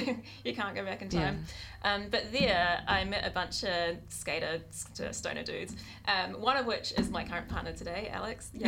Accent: East of England, United Kingdom; Well, I'm British, so I grew up in Essex.

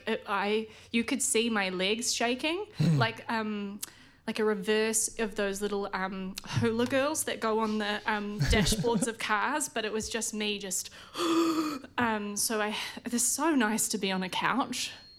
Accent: Helensville, Auckland, New Zealand; so I grew up in Helensville, and so there was a lot of, like, … covers

